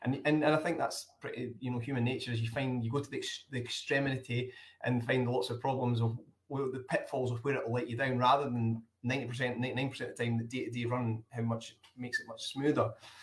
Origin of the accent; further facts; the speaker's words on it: Scotland, United Kingdom; accent: Scottish; I'm from the original Roslyn Inn. And as you'll hear by my accent, it's from Scotland. So we are just south of Edinburgh, the capital of Scotland, in a village called Roslyn.